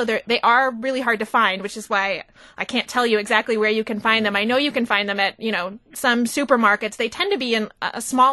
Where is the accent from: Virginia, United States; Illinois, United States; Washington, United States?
Washington, United States; I thought I knew growing up in Washington, but no, really, there's this really exciting world of local apples that I was really discovering after I moved here to Wisconsin, which is kind of ironic, being from Washington.